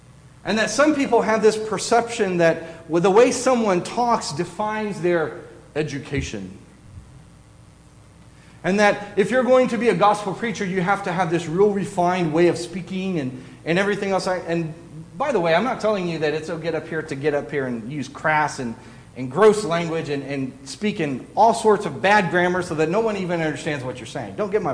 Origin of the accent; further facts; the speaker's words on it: San Antonio, Texas, United States; I remember when I was going to school at Stephen F. Austin. I grew up in San Antonio